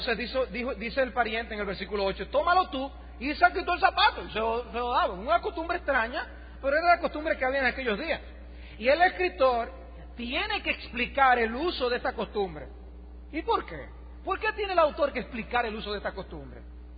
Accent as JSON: {"language": "Spanish", "country": "Dominican Republic", "said": "nosotros como dominicanos tenemos malas costumbres"}